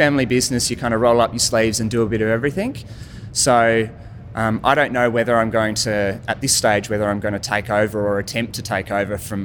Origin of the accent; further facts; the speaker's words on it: South Australia, Australia; all of us growing up in the Barossa having an affinity and a connection with the wine industry